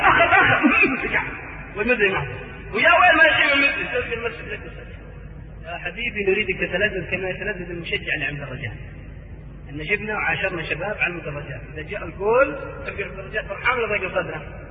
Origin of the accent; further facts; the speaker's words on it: Saudi Arabia; أحصل عدد عندنا في السعودية